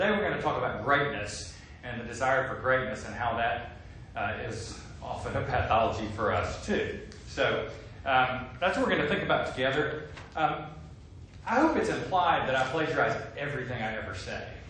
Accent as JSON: {"language": "English", "region": "Southern United States", "country": "United States", "said": "And I don't know, as a Southerner, I have trouble picturing like how they did this."}